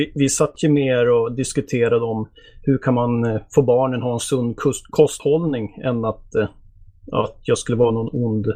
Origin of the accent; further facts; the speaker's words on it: Sweden; Alltså som en svensk arbetare från en industriort så lever man ju väl typ alltid över sina tillgångar känns det som